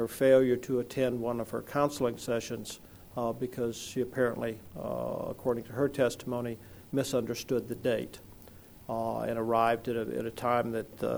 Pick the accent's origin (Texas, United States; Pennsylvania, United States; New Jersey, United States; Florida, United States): Texas, United States; Fort Worth; from Fort Worth.